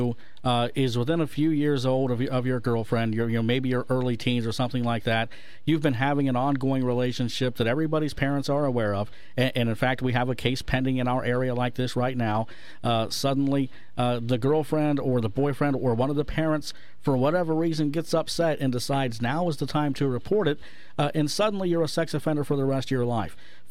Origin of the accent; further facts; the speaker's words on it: Ohio, United States; I can give you an example right now in my home state of Ohio